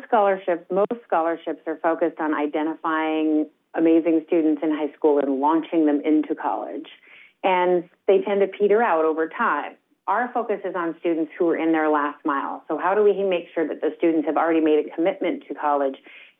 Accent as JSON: {"language": "English", "region": "Oregon", "country": "United States", "said": "I'm actually from Oregon myself, so I know the region"}